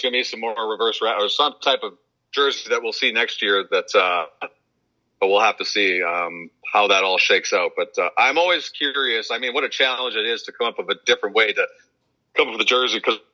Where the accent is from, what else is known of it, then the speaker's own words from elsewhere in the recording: Calgary, Alberta, Canada; I grew up in Calgary.